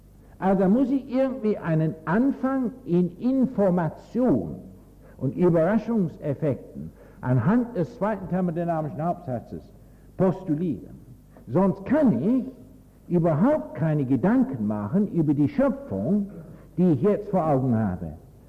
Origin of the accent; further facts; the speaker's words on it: England, United Kingdom; ich bin ja Engländer, belehre Sie, das ist ja schrecklich, nicht wahr?